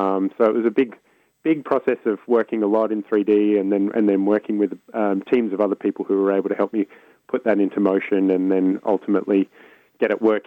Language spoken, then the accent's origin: English; Australia; I'm from the Australian side of things